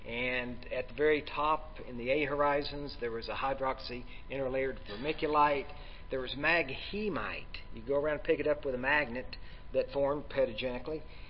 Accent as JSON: {"language": "English", "region": "Tennessee", "country": "United States", "tie": "born or raised there", "said": "Okay, so I grew up in East Tennessee. I went to the University of Tennessee"}